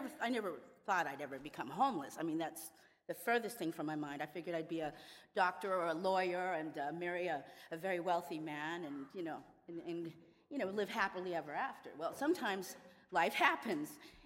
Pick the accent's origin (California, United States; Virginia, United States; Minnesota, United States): California, United States; I come from California, a family, upper middle class family, great upbringing.